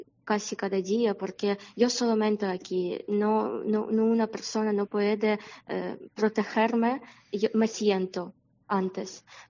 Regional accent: Ukraine; Spanish is a second language; moved away as an adult; now in Cantabria, Spain; Como todos ucranianos, necesitaba ver en cielo y ver si es misil a mi casa o no, y si necesitaba bajar a Soltano, y cada día alarma, y cada día estaba nervioso.

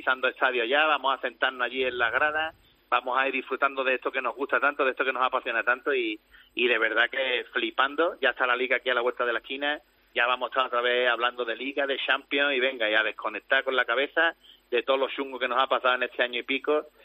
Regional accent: Jerez, Andalusia, Spain; yo soy de Jerez, y aquí en Jerez

